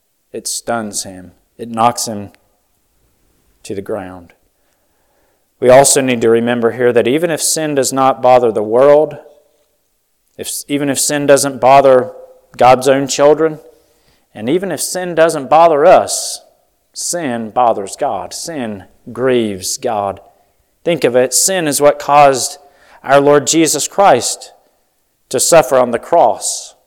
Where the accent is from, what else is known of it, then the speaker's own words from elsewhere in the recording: West Virginia, United States; Y'all knew I grew up in West Virginia, and we're going to have a snake handle in service tonight.